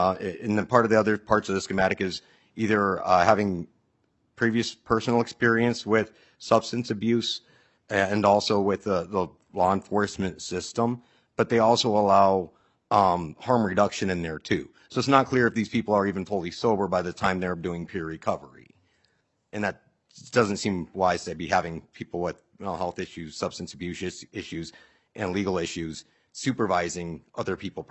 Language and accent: English; Minnesota, United States; I'm from Waseca County.